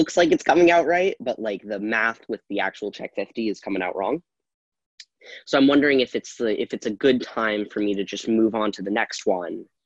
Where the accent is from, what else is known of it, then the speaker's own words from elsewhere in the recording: Massachusetts, United States; I'm from Western Massachusetts, actually.